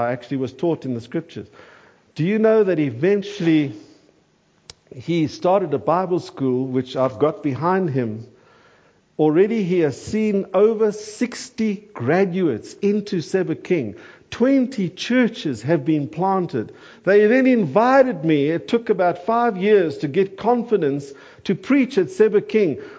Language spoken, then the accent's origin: English; Gamakwe, Eastern Cape, South Africa; born there; I think my birthplace helps me a little bit. I was born in Gamakwe.